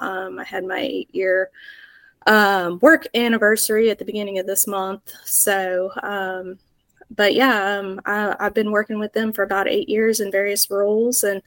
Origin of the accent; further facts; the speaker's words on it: Ste. Genevieve, Missouri, United States; So I grew up actually in Missouri, kind of southeast Missouri, in a small town, St. Genevieve, Missouri. It's about 70 miles south of St. Louis on the Mississippi River there.